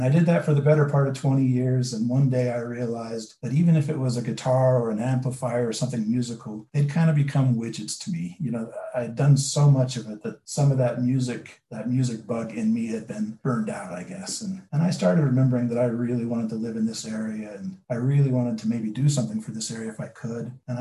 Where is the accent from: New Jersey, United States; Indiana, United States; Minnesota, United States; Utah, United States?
Utah, United States; You know, I came from Emory County High School and I always wanted to live here.